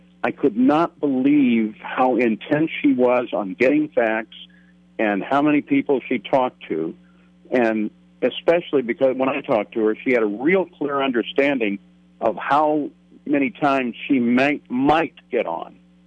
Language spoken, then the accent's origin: English; Chicago, Illinois, United States; When I was a kid, I grew up in Chicago. I was actually a military brat.